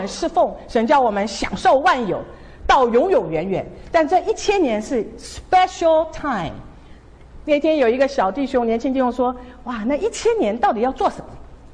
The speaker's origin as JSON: {"language": "Chinese", "country": "Taiwan", "tie": "born or raised there", "said": "我小的时候在台湾啊，挤公车"}